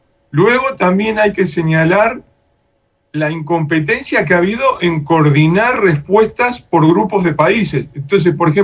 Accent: Uruguay; now in Peru; desde aquí en Perú, donde yo estoy ahora, hasta pienso desde Uruguay, de donde vengo

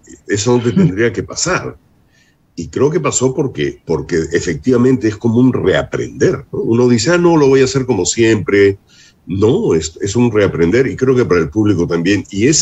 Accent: Peru; la gran dificultad que tenemos como peruanos de construir algo en común, ¿no?

